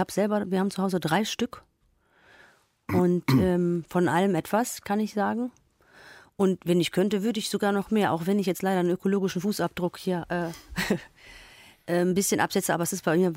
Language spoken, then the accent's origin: German; Düsseldorf, North Rhine-Westphalia, Germany; Ich komme hier aus Düsseldorf.